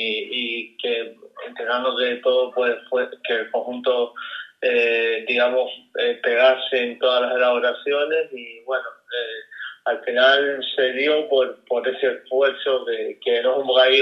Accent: Fuerteventura, Canary Islands, Spain; a mí siempre me ha gustado mantener la identidad de donde vengo, en este caso de Fuerteventura

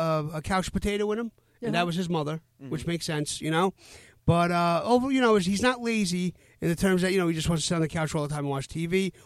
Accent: New York City, New York, United States; accent: Bronx; But, I was raised in the Bronx. Right. And if you catch it really closely, my R sounds don't come through, and I still get teased up here because I say hua.

